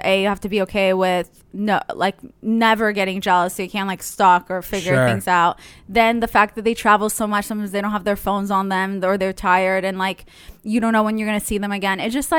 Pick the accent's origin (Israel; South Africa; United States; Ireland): Israel; But I grew up in Israel, so it was really hot.